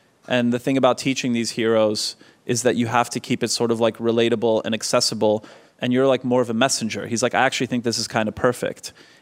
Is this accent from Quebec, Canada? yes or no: yes; Montreal, Quebec, Canada; Grew up in Montreal, and I was the first one in my family born outside of Europe.